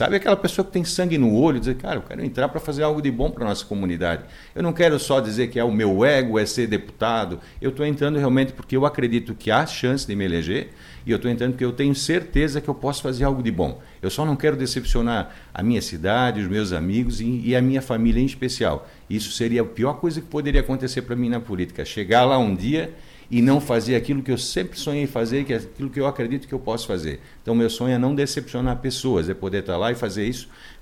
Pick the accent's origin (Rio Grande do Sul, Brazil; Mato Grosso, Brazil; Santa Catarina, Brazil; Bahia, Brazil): Santa Catarina, Brazil; Brusque; now in Guabiruba, Brazil; Eu sou brusquense, nasci em Brusque, vivi aqui até meus 36 anos de idade. Passei a morar na cidade vizinha, na filha de Brusque, Guabiruba.